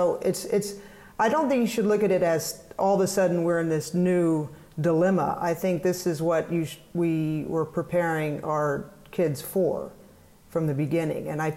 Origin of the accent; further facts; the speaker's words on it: Fort Worth, Texas, United States; how I grew up in Fort Worth. I went to Duke.